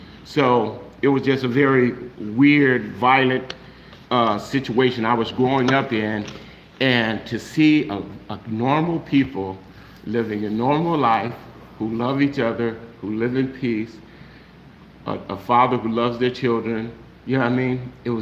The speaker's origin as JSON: {"language": "English", "town": "Los Angeles", "region": "California", "country": "United States", "said": "you guys know I came from South Central LA, gang shooting, fights, and everything else you can name, you know."}